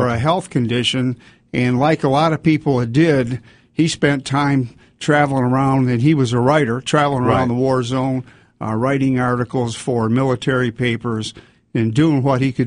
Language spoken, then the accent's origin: English; Flint, Michigan, United States; He's somebody from Michigan. I'm from Michigan. He's somebody from Flint. I'm from Flint. And I'm also an Eastern Michigan grad.